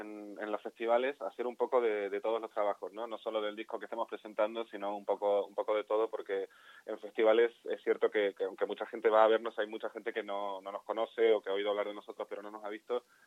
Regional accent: Argentina; que no soy el compositor, y que además soy argentino

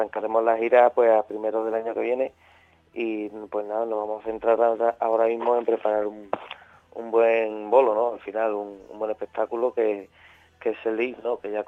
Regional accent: Jerez de la Frontera, Andalusia, Spain; yo al fin y al cabo soy de Jerez, aunque la banda sea de Sevilla, y he crecido con eso, los carnavales de Cádiz cerca.

